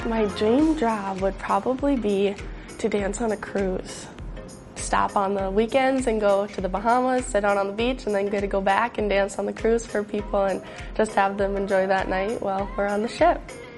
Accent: Fertile, Minnesota, United States; from Fertile, Minnesota, and this is my rookie season.

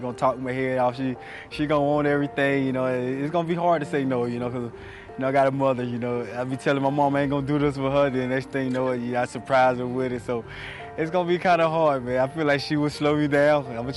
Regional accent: South Carolina, United States; Growing up, man, my mom was my motivation, you know.

